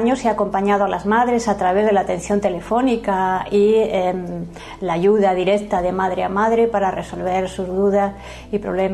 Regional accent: Community of Madrid, Spain; born there; now in Zaragoza, Spain; Nací en un pueblecito de la Sierra Madrileña y renací como aragonesa de adopción.

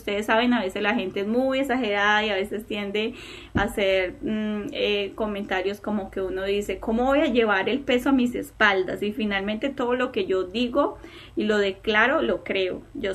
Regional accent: Colombia; Porque pues yo soy de Colombia, entonces pues ustedes conocen que Colombia tiene un clima maravilloso

